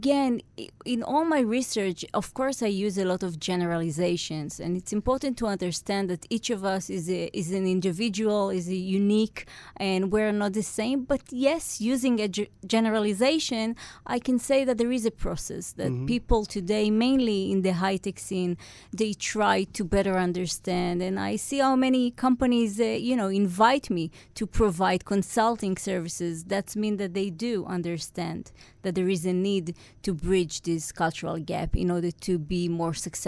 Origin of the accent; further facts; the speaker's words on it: Israel; accent: Israeli; meaning you can hear right now my Israeli accent, it's part of who I am.